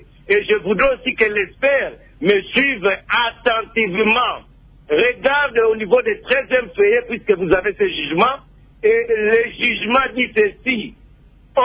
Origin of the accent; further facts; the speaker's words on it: Kongo Central, DR Congo; chez nous au Congo central